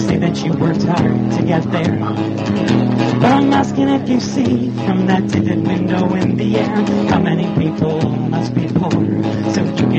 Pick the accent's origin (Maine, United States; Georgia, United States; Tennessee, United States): Maine, United States; So, I come from Maine, and I'm going to sing a song about Maine right now. It's called